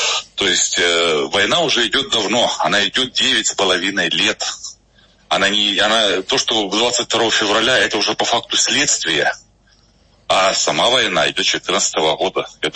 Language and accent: Russian; Horlivka, Donetsk Oblast, Ukraine; Я горловчанин. Я коренной горловчанин. Я здесь служу. Я здесь родился, здесь живу, я здесь служу. С 14 года я здесь, никуда я не уезжал.